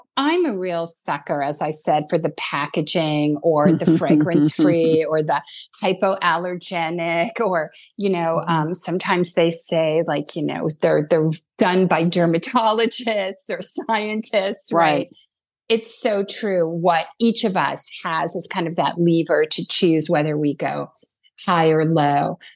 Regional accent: New Jersey, United States; You know, where I grew up in New Jersey, Tish, it was L'Oreal and Lancome had a very big production plant there.

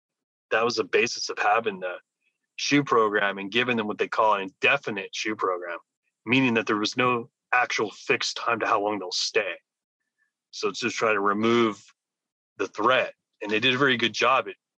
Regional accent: California, United States; I'm really not too happy to say I'm from California, let alone where I was raised.

